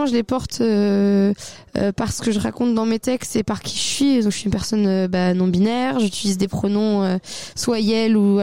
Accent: Chaulieu, Normandy, France; also born or lived in Vire; Alors je suis née à Vire, mais j'ai grandi et je vis à Chaulieu. Et ça c'est une commune, toute petite commune, qui est dans la Manche, mais juste à côté du Calvados.

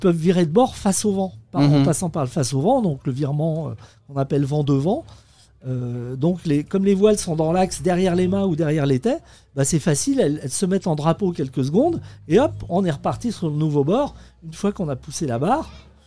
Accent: Alençon, Normandy, France; Eh bien, Normandie, mais il n'y a pas la mer. Ouais. Alençon.

